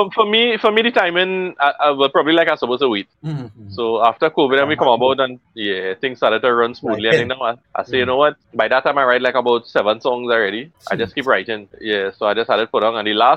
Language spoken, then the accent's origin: English; Bejucal, Mayabeque, Cuba; Biokal, you know, I'm certain.